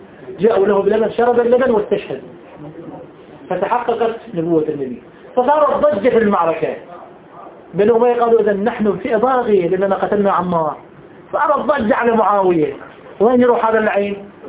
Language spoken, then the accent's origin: Arabic; Iraq; أنا عراقي وشيعي